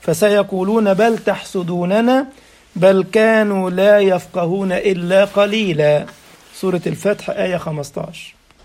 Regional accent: Egypt; وموجود عندنا في مصر في متحف من المتاحف

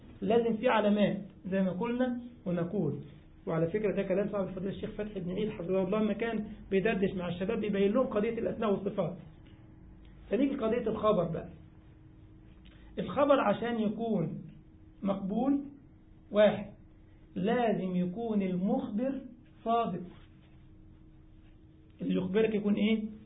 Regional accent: Egypt; احنا كمصريين ساعات بنقرا فرنساوي بالمصري. وبنقرا الانجليزي كمان بالمصري.

